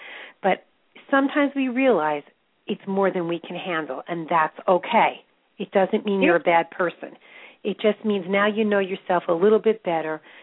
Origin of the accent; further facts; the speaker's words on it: Brooklyn, New York, United States; as being half Italian, you know, my Italian relatives were in Bensonhurst, so I grew up a lot in Bensonhurst.